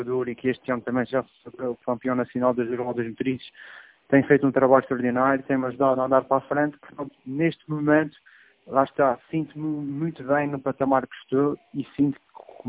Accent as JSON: {"language": "Portuguese", "region": "Azores", "country": "Portugal", "said": "enquanto açoriano, enquanto piloto da casa"}